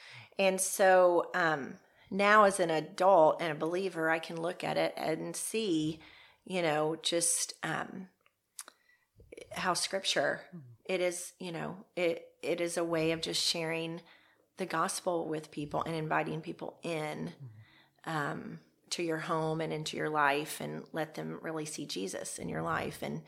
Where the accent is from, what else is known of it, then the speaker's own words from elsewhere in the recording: Arkansas, United States; But just even as a little girl, I grew up in Arkansas